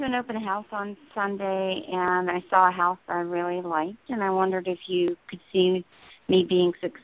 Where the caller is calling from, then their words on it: New Jersey, United States; I'm in New Jersey.